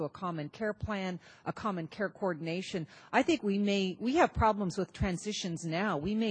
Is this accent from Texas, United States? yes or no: no; California, United States; I'm a geriatrician, and I come from California